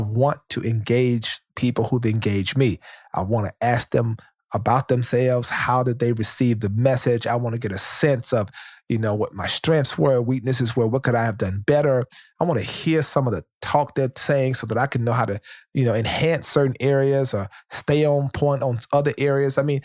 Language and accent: English; Shreveport, Louisiana, United States; I'm telling the story about growing up in Shreveport, Louisiana, and what it was like and how it impacted me.